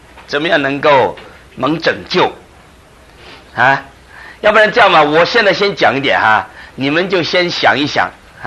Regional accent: China; 虽然我们中国人说江山易改，秉性难移，难移不是不可能

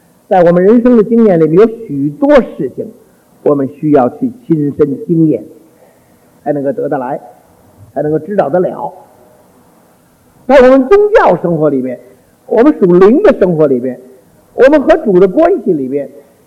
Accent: Beijing, China; moved away as an adult; 在我的家乡啊，北平的地方呢，我以前没离开北平以前，我从来没听过有榴莲这么个东西。

